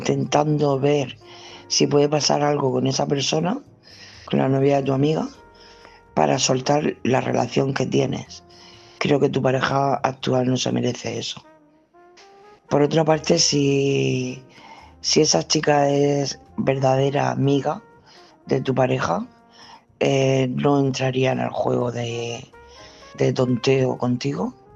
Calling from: Region of Murcia, Spain; de Murcia.

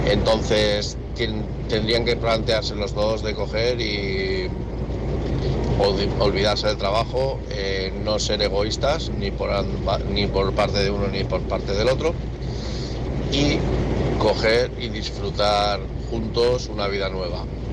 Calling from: Lleida, Catalonia, Spain; de Lleida

